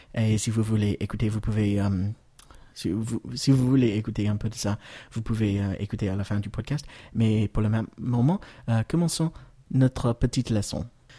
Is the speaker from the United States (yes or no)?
yes; United States; French is a second language; je suis américain